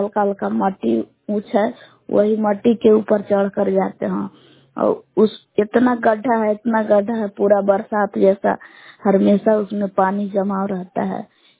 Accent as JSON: {"language": "Hindi", "town": "Belaon", "region": "Bihar", "country": "India", "said": "बेलाव का निवासी हूँ।"}